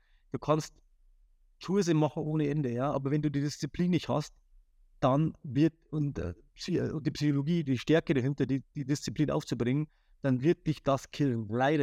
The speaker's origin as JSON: {"language": "German", "region": "Bavaria", "country": "Germany", "said": "ich bin ursprünglich aus Bayern, also ein kleines Dorf, ja, eine kleine Stadt"}